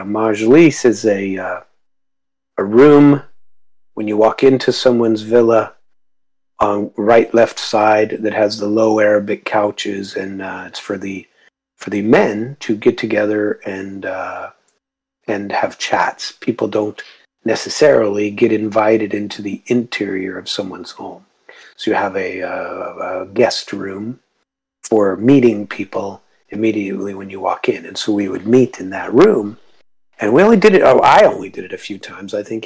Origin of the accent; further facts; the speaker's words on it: Cincinnati, Ohio, United States; born there; They destroyed my very life, the government, and I'm a U.S. citizen. I was born in Cincinnati.